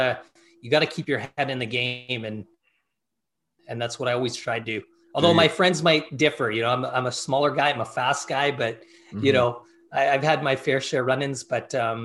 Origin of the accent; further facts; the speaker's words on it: Vancouver, British Columbia, Canada; born there; My mom is from Pakistan. And my parents came here in 1972 as refugees from Uganda. I was born in 1977 in Vancouver. And I'm the youngest of four siblings.